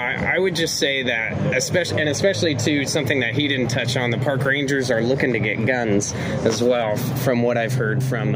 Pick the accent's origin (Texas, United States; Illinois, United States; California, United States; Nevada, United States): California, United States; I'm actually not from L.A. I'm actually from Orange County